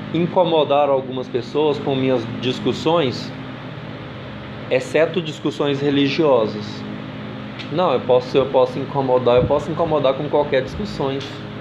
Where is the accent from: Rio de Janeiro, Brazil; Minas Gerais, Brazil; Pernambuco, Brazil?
Minas Gerais, Brazil; porque eu sou mineiro, eu acompanho a política de Minas